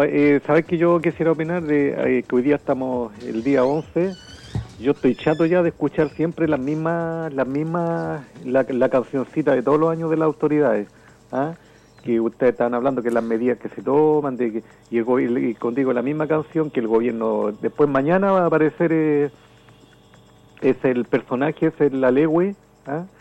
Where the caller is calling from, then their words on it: La Granja, Santiago Metropolitan, Chile; De la Comuna y la Granja.